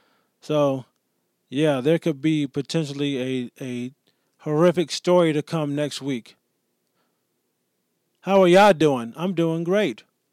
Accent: Rochester, New York, United States; I am in Rochester, New York, my hometown.

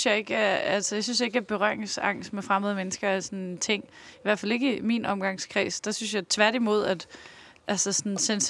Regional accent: Zealand, Denmark; Hvis folk spørger mig, sådan, når du, ja, jeg er fra Lolland.

